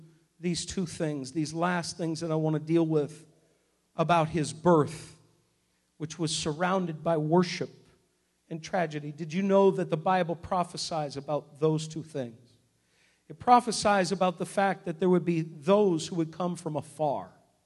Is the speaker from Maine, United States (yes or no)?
yes; Maine, United States; I grew up in Northern Maine.